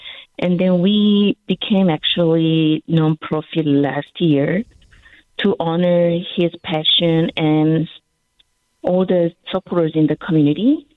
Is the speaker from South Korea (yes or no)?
yes; South Korea; English is a second language; now in United States; I'm originally from Korea.